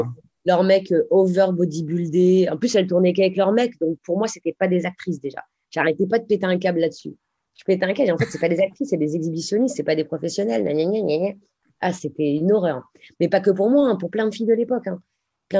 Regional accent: France; moved away as an adult; J'ai quitté la France à... Ouais, c'était en 2009, donc je devais avoir 24 ans.

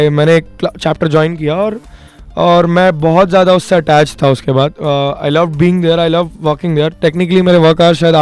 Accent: Madhya Pradesh, India; मैं बहुत छोटे शहर से हूँ, मतलब मध्य प्रदेश का एक बहुत छोटा सा शहर है वो।

